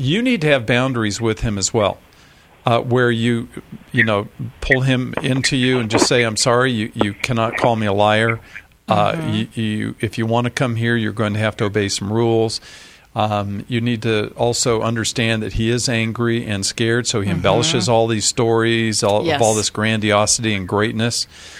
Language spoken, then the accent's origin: English; California, United States; born there; They moved from the East Coast to the West Coast, which is why I was born here in California